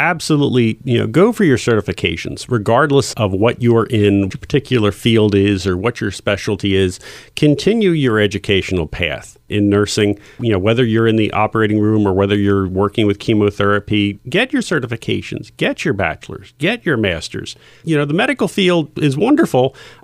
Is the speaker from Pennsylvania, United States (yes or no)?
yes; Philadelphia, Pennsylvania, United States; my goal would be still headquartered here in Philadelphia. I love Philadelphia. It's my hometown.